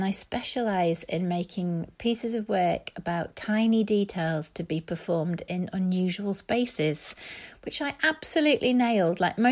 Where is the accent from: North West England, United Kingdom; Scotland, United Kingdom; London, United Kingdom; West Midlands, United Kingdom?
North West England, United Kingdom; now in Brighton, United Kingdom; I'm from near Preston in Lancashire, but I now live in Brighton.